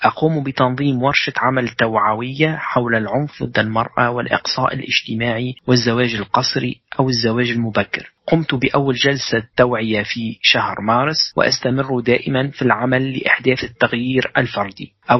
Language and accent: Arabic; Darfur, Sudan; now in France; وأنا من السودان وبالتحديد من دارفور. أعيش في فرنسا منذ 4 سنوات ونصف